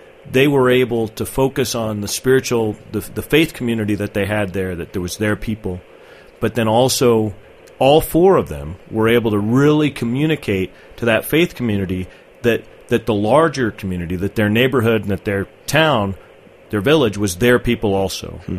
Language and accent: English; Denver, Colorado, United States; I grew up in Denver, but my family, my mom's family are cotton farmers in Texas.